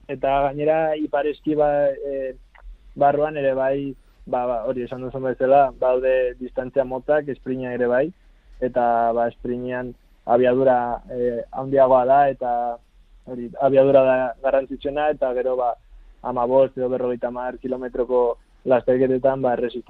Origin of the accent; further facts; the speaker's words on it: Basque Country, Spain; also born or lived in Brazil; Brasilean jaio nintzen, eta bi urterekin joan nintzen Euskal Herria bizitzera.